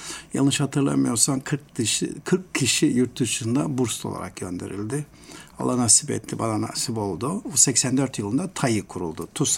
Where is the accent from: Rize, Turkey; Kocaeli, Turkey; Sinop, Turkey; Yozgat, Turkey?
Rize, Turkey; now in Istanbul, Turkey; 1959 Rize doğumluyum. İlkokulu Rize'de başladım. Bir türlü bitiremedim. İlkokul 7 yıl sürdü.